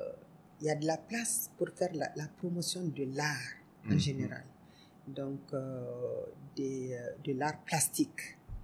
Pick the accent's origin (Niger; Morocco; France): Niger; moi, je suis du Niger, pas de Côte d'Ivoire